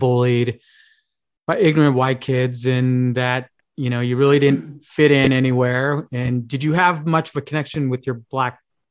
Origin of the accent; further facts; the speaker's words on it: Escondido, California, United States; I grew up in San Diego in Escondido, California.